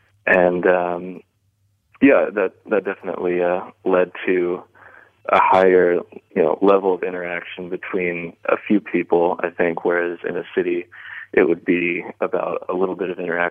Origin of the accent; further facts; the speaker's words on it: Leesburg, Virginia, United States; Well, I don't think my hometown Leesburg did much shaping of anything.